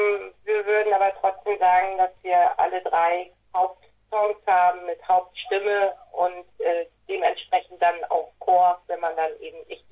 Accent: Rostock, Mecklenburg-Vorpommern, Germany; Ja, wir kommen aus Rostock.

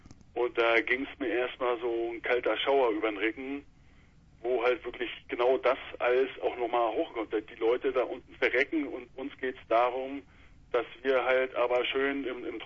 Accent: Mecklenburg-Vorpommern, Germany; Du, wir sind Mecklenburger

